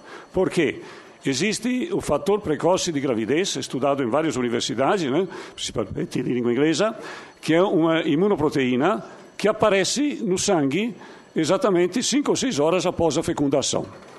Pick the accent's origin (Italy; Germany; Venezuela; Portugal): Italy; Portuguese is a second language; moved away as an adult; now in Brazil; eu sou natural da Itália, brasileiro também, a partir de vim para o Brasil em 74